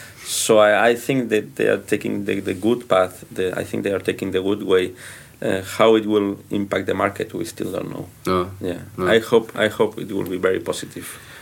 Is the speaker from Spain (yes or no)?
yes; Catalonia, Spain; But it's something that I'm Catalan, blah blah blah.